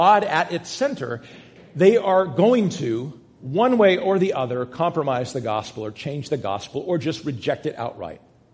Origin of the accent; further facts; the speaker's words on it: Wenham, Massachusetts, United States; my hometown of Wenham, Massachusetts